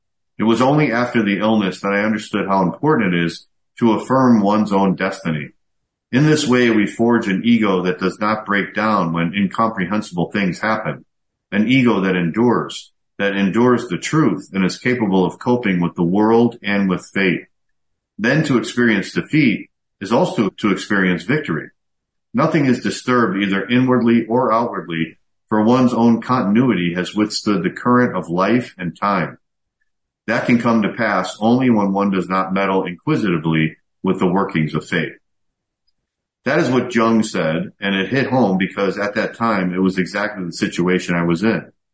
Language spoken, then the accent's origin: English; Pennsylvania, United States; I was browsing around a magazine stand in Pennsylvania, my hometown